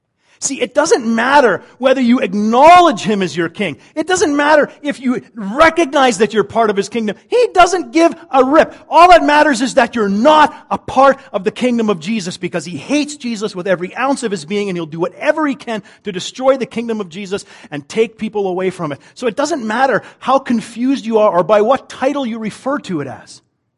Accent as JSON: {"language": "English", "country": "Canada", "said": "because I always get made fun of for being Canadian."}